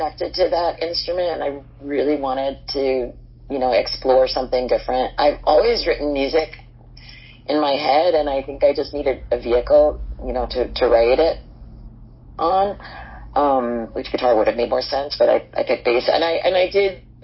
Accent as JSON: {"language": "English", "town": "Hoboken", "region": "New Jersey", "country": "United States", "tie": "born or raised there", "said": "I grew up in Hoboken in New Jersey, so we had a piano."}